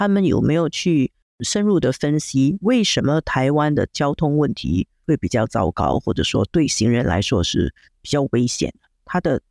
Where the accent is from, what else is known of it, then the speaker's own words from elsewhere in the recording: Singapore; 其实我们新加坡人经常去台湾旅行